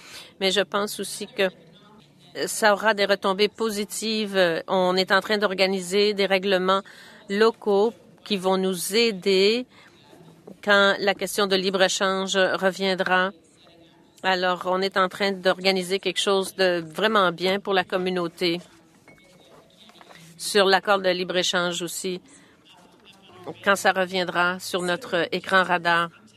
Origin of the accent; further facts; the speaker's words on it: Winnipeg, Manitoba, Canada; Moi, je viens de Winnipeg